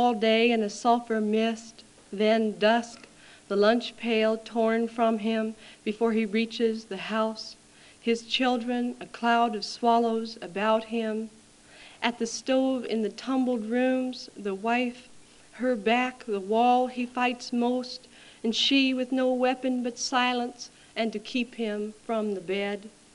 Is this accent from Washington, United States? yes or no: yes; Port Angeles, Washington, United States; born there; moved away; When I came here in 1977, I was coming from Port Angeles, Washington, which is where I was born.